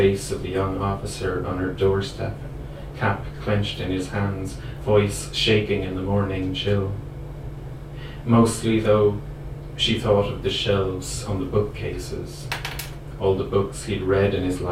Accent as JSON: {"language": "English", "town": "Limerick", "region": "Munster", "country": "Ireland", "said": "Some of you know that I'm from Limerick, and some of you that I don't know won't know that, but this poem is very much a Limerick poem."}